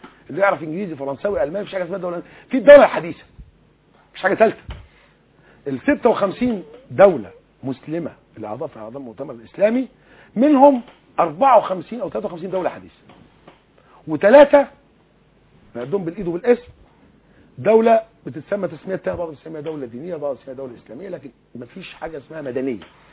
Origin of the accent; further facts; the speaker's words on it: Egypt; انا رجل مصري عربي مسلم وطني